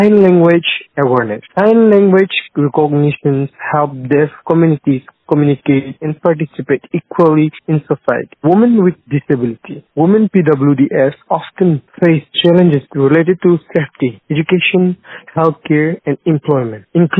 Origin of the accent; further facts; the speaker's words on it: Dimapur, Nagaland, India; I am from Dimapur, Nagaland.